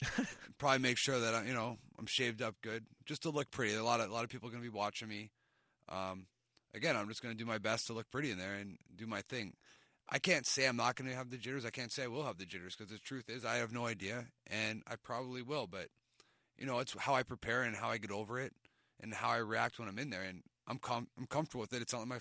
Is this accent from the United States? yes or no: no; Canada; being a Canadian